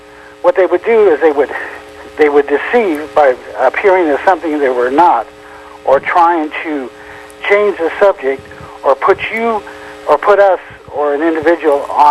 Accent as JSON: {"language": "English", "region": "Utah", "country": "United States", "tie": "born or raised there", "said": "I did not believe, growing up in Utah, a lot of things that I heard"}